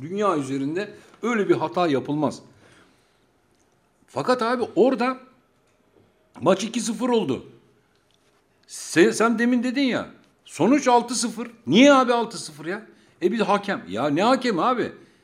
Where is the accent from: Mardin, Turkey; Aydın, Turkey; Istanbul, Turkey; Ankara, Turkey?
Istanbul, Turkey; Beşiktaş; Allah doğma büyüme Beşiktaş değil mi? İşte 28 sene yaşadım abi orada.